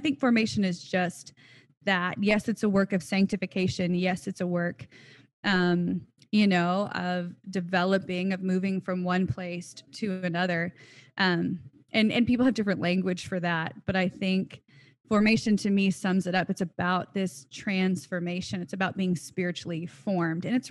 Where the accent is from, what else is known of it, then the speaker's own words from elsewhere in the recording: Southern United States, United States; You know, I grew up in the South and spiritual formation was not the language that we used for this